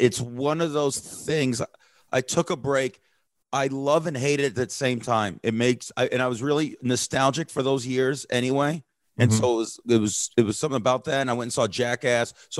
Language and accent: English; Las Vegas, Nevada, United States; are you trying to tell me that I'm growing up in Vegas, that my local station didn't invent Zeptember?